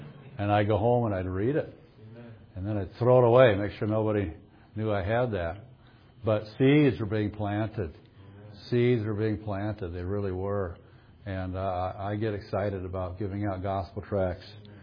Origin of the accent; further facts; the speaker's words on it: Iowa, United States; I want to share briefly a burden that I have for my home state of Iowa.